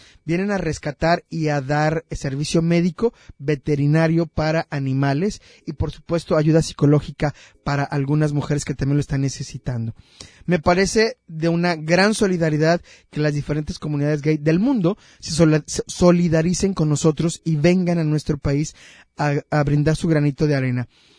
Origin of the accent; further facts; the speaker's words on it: Puerto Vallarta, Jalisco, Mexico; como vallartenses y también como jaliscienses y como mexicanos